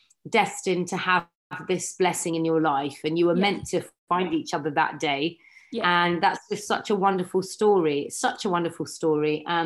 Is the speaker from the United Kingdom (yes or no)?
yes; United Kingdom; born there; It should be that I'm British Asian. So yes, I sound British because I was born here.